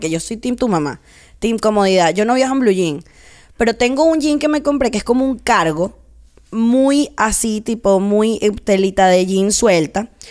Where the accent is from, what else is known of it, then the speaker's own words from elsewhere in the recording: Capital District, Venezuela; yo crecí en Plaza Venezuela de nuevo.